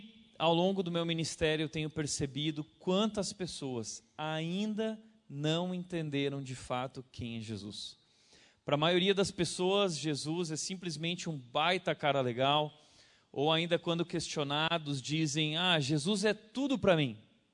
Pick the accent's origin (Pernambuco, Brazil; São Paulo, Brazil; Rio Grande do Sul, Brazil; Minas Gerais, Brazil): Rio Grande do Sul, Brazil; Novo Hamburgo; Sou gaúcho de Novo Hamburgo, colorado, com muito orgulho.